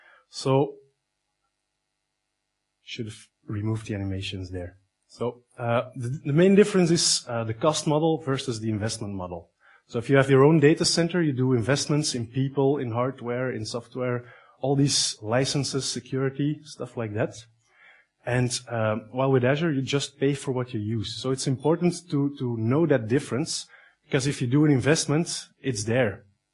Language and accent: English; Antwerp, Flemish Region, Belgium; I'm from Antwerp, so I'm pretty lucky that I wasn't stuck in traffic today for once.